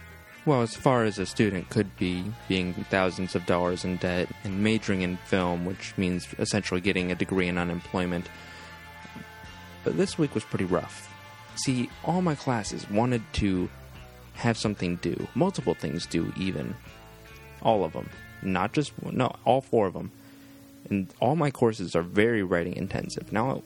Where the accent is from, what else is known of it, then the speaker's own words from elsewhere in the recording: United States; I'm Italian. I'm American.